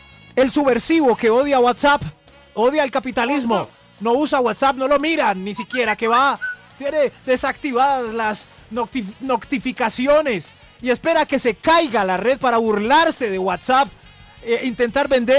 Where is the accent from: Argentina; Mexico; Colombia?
Colombia; Yo soy el único colombiano que todavía su correo principal es el de Hotmail.